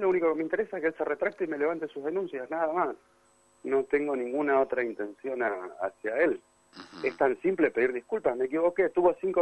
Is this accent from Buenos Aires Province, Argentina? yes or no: yes; General Madariaga, Buenos Aires Province, Argentina; also born or lived in Pinamar; now in Madariaga, Argentina; Mirá, nací, me crié en Madariaga, estuve radicado 10 años en Pinamar y volví a Madariaga en el 2011.